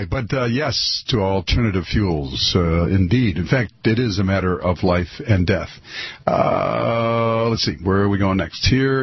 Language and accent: English; United States; since I'm an American, I could do Cuba in the winters and Finland in the summer.